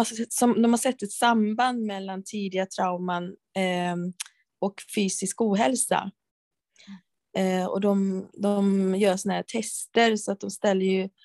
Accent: Sweden; also born or lived in South Korea; Ja, jag är ju själv då adopterad från Sydkorea. Jag kom till Sverige när jag var 8 månader då.

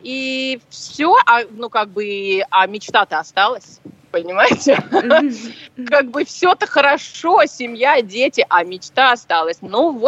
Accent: Ukraine; also born or lived in Kazakhstan / Thailand; now in Canada; Ну, изначально я из Украины. Ой, ну вообще-то изначально я родилась в Казахстане.

